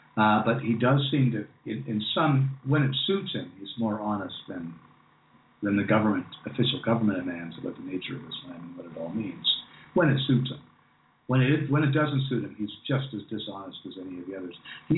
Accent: England, United Kingdom; But, you know, being English, I tend to follow the cultural shifts in English-speaking countries much more so than in other ones.

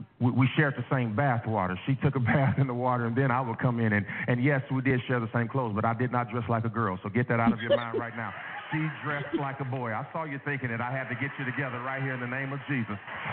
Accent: Gary, Indiana, United States; I grew up in Gary, Indiana. Now, the unemployment rate in Gary, Indiana was 40% when I was growing up.

